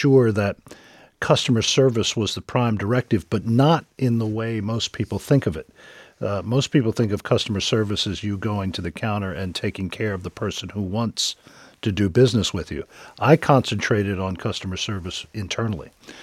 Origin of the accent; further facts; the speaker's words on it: Fayetteville, North Carolina, United States; My hometown is Fayetteville, North Carolina.